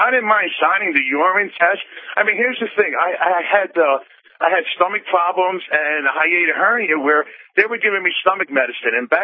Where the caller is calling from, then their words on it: Sarasota, Florida, United States; Yes, I'm calling from Sarasota, Florida